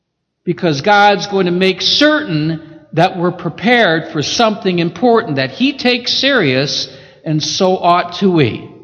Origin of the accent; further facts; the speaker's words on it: Michigan, United States; although I was from Michigan, and there's plenty of water and plenty of ice there as well.